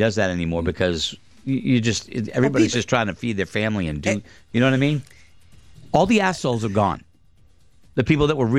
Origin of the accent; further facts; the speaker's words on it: Somersworth, New Hampshire, United States; I'm from Somersworth, New Hampshire.